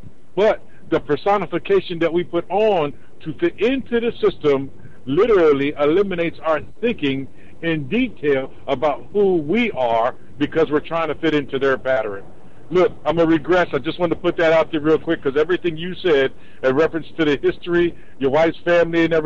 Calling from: Florida, United States; I'm calling from Florida.

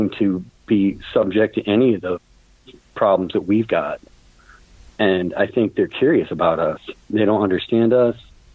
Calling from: Connecticut, United States; from Connecticut.

